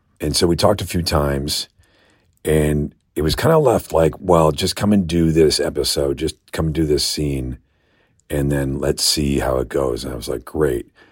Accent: Toronto, Ontario, Canada; born there; I was born in Toronto. I'm a Taurus.

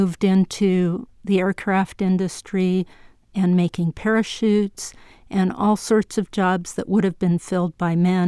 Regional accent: Los Angeles, California, United States; millions of sailors were receiving their basic training in Los Angeles, which is my hometown.

